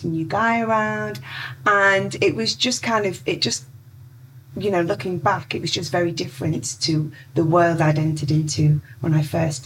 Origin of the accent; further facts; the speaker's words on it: Rainhill, North West England, United Kingdom; I grew up just outside Liverpool, and I was born in Wiston Hospital. My parents and I lived in a place called Rainhill